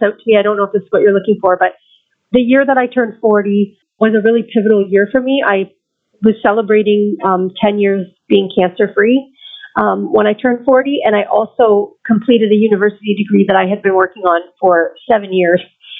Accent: St. Thomas, Ontario, Canada; But I was born and raised here in St. Thomas, so I sort of always kept my eye on the hospital here for opportunities and communications.

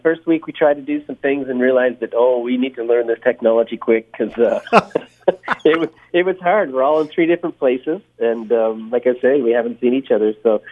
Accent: Ontario, Canada; And I grew up in Ontario, and so very well versed in cottage country and cottage life.

